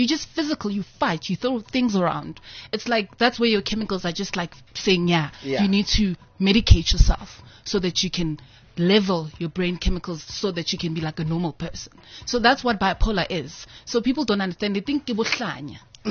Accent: Soweto, Gauteng, South Africa; now in Pretoria, South Africa; You know, I was born and bred in Soweto.

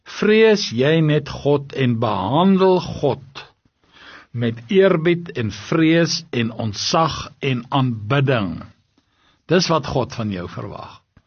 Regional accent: Highveld, South Africa; daar waar ek groot geword het in die Hoofveld en ek het 'n lang tyd nog, wel ek is nou meer as die helfte van my lewe al in die Kaap

